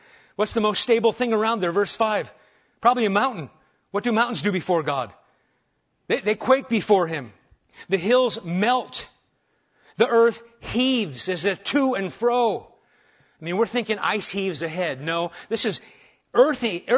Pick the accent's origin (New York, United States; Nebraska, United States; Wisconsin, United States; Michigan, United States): Nebraska, United States; Omaha; When I was a kid, we grew up in Omaha. I grew up in Omaha, and as a kid, we would always have to go in a certain corner of our basement when we had tornadoes.